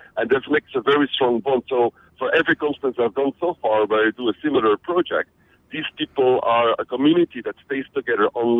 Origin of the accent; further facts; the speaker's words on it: Belgium; moved away; Well, where I'm from is simple. I'm originally from Belgium, but I left Belgium back in 94.